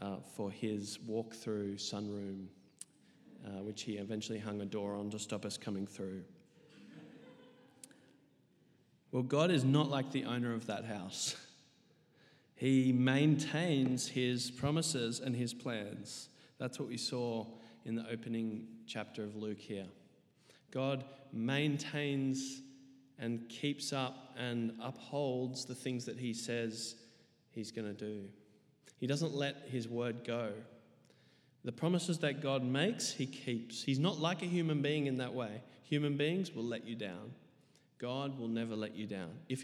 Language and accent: English; New South Wales, Australia; And I grew up in the Blue Mountains, okay, and it was freezing in winter.